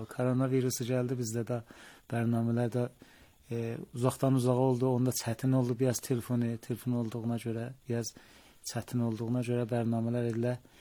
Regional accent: Bonab, East Azerbaijan, Iran; Dərbağa ilk təhsilatımı həm Miyəndabda Qoşaçayda, həm Binabda idamə vermişəm. Sonra orta təhsilatımı Binabda alandan sonra

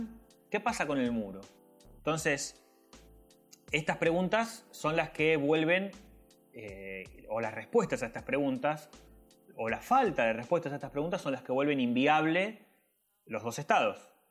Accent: Argentina; Nosotros como argentinos, por más que seamos descendientes de árabes

